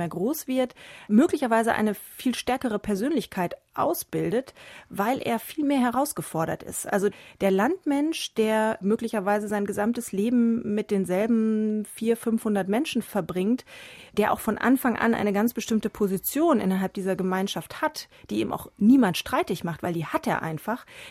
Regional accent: North Rhine-Westphalia, Germany; Das kenne ich aus meinem westfälischen Dorf, wo ich herkomme, auch.

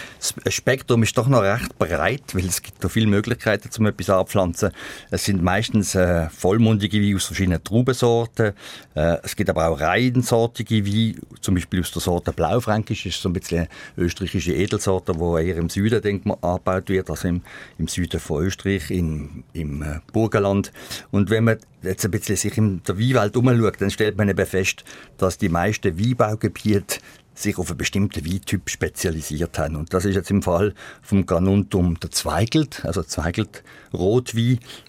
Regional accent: Switzerland; bei uns in der Schweiz

